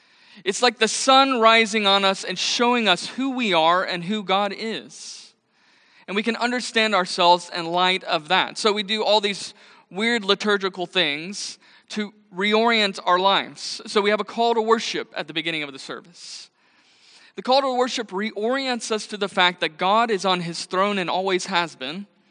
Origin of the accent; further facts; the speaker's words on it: Arlington, Texas, United States; I actually grew up just down the road from here. I am from Arlington, Texas, and it's just a privilege to be here.